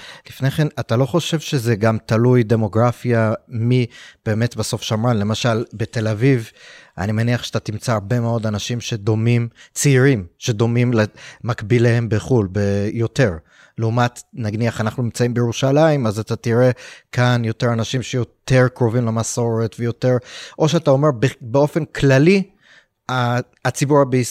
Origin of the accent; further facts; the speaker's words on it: United States; now in Israel; גדלתי בארצות הברית, ואמא שלי נולדה פה.